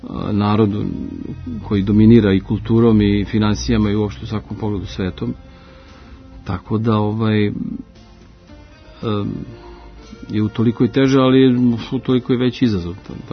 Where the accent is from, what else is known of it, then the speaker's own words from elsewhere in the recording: Serbia; ja sam odavde iz Srbije i znam ko sam i šta sam i odakle potičem